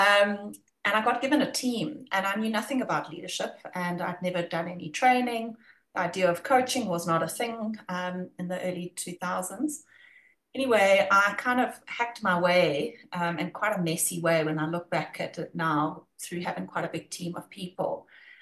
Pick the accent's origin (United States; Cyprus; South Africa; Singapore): South Africa; also born or lived in United Kingdom; decided to take a gap year in the UK, as many people do, being South African, and landed up living there for 4 years working in investment banking.